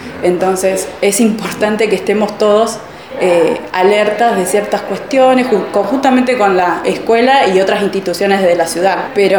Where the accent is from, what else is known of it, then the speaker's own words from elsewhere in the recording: Trenque Lauquen, Buenos Aires Province, Argentina; also born or lived in La Plata; Soy oriunda de Trenquelauquen, me fui a estudiar a La Plata